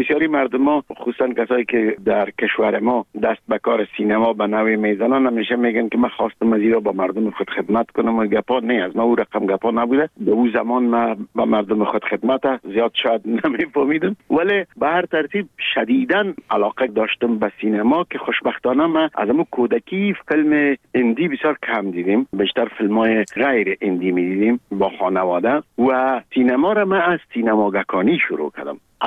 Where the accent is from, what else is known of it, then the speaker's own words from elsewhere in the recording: Kabul, Afghanistan; ما در کابل به دنیا آمدیم، در 14 کابل. مکتب ابتدایه را در یک مکتب به نام غازی عبدالله خان تمام کردیم و بعدش لیسه عبیبیه،